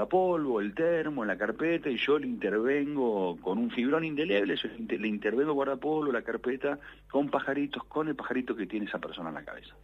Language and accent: Spanish; Puerto Belgrano, Buenos Aires Province, Argentina; born there; porque nací ahí en Puerto Belgrano.